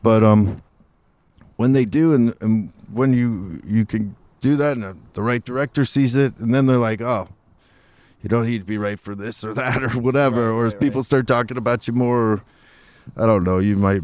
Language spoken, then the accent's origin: English; Hollywood, California, United States; You know, I grew up in Hollywood, and I'm a...